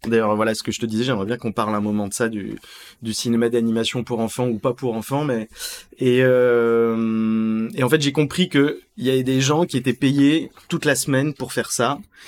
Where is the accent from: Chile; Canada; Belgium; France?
France; Strasbourg, Grand Est; moi je suis français, je viens de Strasbourg, donc c'est un peu la campagne, comme ça, c'est pas Paris, voilà, et pas du tout d'une famille d'artistes